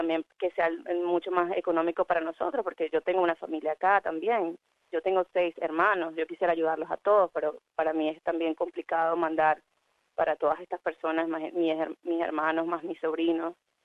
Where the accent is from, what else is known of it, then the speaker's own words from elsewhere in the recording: Venezuela; Yo soy solamente una venezolana como cualquier otra.